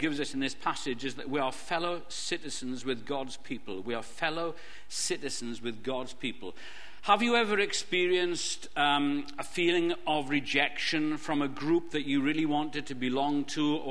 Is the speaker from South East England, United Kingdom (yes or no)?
no; Wales, United Kingdom; moved away as an adult; now in England; Because I was born and I was brought up in Wales until I was 18. And then I moved to England, and I've lived in England ever since. And that means I've lived in England twice as long as I lived in Wales. But I still feel thoroughly Welsh.